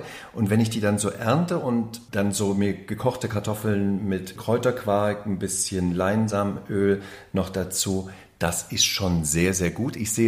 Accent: East Germany, Germany; Wir haben es im Osten genauso gemacht. Ja, weil wir hatten gar nicht so viel. Man hat sich ja privat getroffen bei uns im Osten.

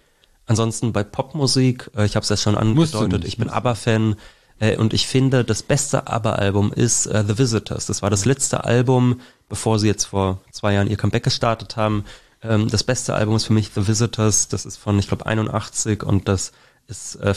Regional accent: Berlin, Germany; in Berlin, wo ich herkomme, gibt es das auch.

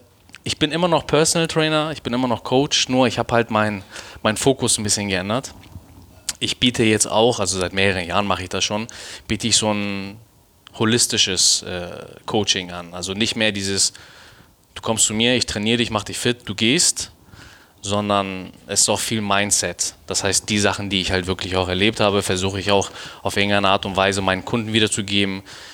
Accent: Hamburg, Germany; hier aufgewachsen ist. So, und das müssten die Leute da draußen auch verstehen. So, ich sehe mich als Deutscher. Klar, mein Ursprung ist der Iran.

